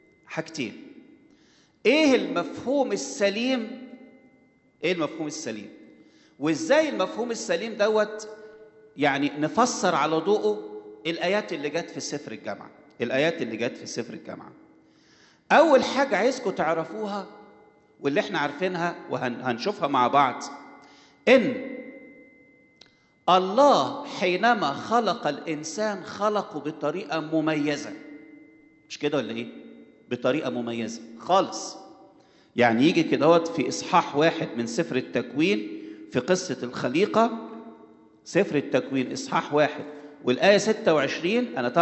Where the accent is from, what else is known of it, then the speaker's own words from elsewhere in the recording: Egypt; عندنا كمصريين حتى عبادة قبل في الأيام الفراعنة كان في عبادة حيوانات